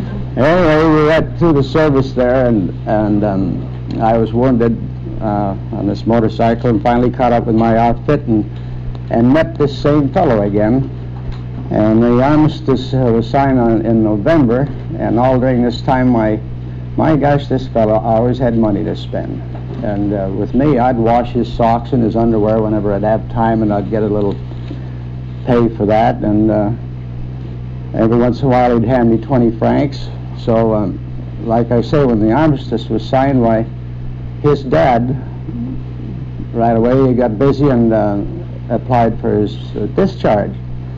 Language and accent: English; Duluth, Minnesota, United States; Well, I was born in Duluth, Minnesota, and I'll... got of age, why I went to work for the City Water and Light Department there at a civil service job.